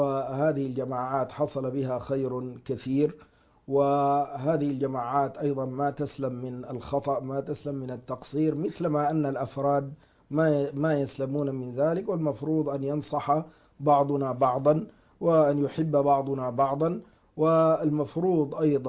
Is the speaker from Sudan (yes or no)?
yes; Sudan; عندنا في السودان قضاء، وهذا القضاء عنده تاريخه